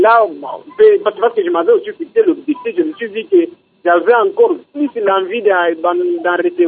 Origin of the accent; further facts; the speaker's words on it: Kongo Central, DR Congo; now in Lubumbashi, DR Congo; Moi, présentement, quand je suis ici à Lubumbashi, j'étais du Bas-Congo.